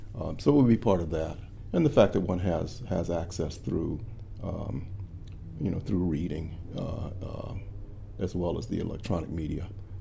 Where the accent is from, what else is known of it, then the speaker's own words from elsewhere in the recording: Santa Ana, California, United States; That's before my time, and I wasn't in L.A. I was in I was south of L.A. in Santa Ana, Orange County, which is about about a 30, 45-minute drive from L.A.